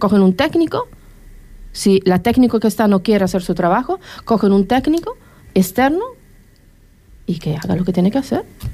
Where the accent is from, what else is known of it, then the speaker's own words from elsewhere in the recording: Canary Islands, Spain; yo soy majorero, pero me da mucha pena de lo que está pasando en la isla.